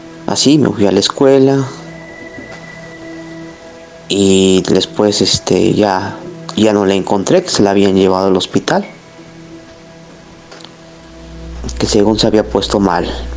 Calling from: Xalapa, Veracruz, Mexico; de Jalapa, Veracruz.

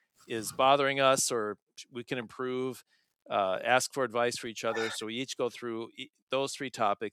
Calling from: Scottsdale, Arizona, United States; I'm calling in from Scottsdale, Arizona

